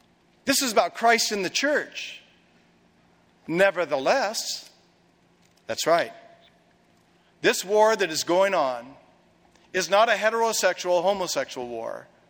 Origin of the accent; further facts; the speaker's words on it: United States; I can speak as an American, because I am and I love my country and my fellow countrymen.